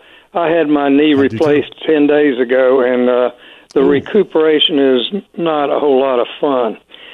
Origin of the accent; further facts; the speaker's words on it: Florida, United States; also born or lived in North Carolina / South Carolina; I grew up in Florida, but I've also lived in North Carolina and South Carolina.